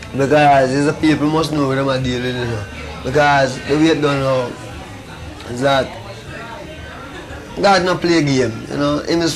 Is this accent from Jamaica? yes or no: yes; Jamaica; during my time growing up in Jamaica, from I reached 16, 17, from I reached 18, I never stopped running from police till I had 32.